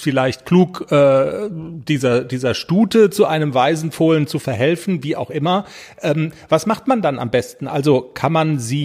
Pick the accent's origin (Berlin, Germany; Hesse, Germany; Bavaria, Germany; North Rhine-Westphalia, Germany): North Rhine-Westphalia, Germany; im Westfälischen, wo ich herkomme